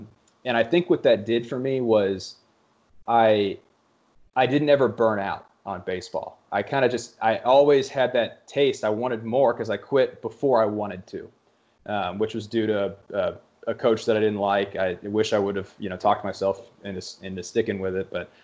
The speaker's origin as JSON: {"language": "English", "region": "Texas", "country": "United States", "tie": "born or raised there", "said": "We were growing up in Texas, we were big Texas Rangers fans."}